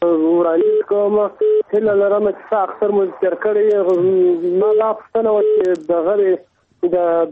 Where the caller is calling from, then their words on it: Sangin, Helmand, Afghanistan; د سنگین ولسوالۍ